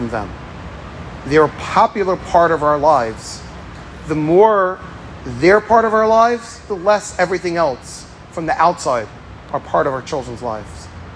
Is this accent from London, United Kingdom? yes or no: yes; London, United Kingdom; These are not just nice manners because we grew up in London and this is things we do.